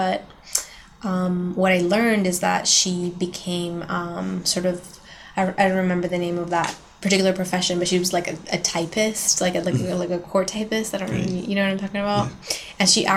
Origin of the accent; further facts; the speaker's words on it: Quito, Pichincha, Ecuador; born there; English is a second language; I was born in Quito, in Ecuador, and my date of birth is August 26, 1987.